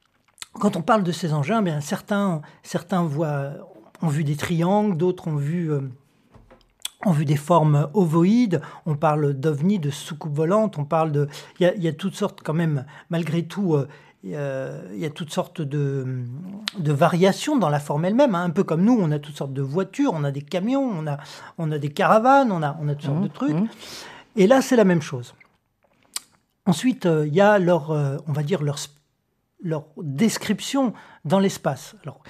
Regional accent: French Polynesia; born there; also born or lived in Kourou, French Guiana; Je suis né en Polynésie française à Tahiti en 67 et j'ai eu la chance de vivre à Kourou en Guyane française de nombreuses années

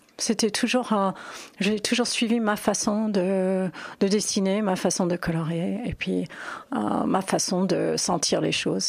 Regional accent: New York City, New York, United States; French is a second language; Je viens de New York, de Manhattan, où j'ai grandi. J'ai passé mes 20 premières années de vie, donc à Manhattan.

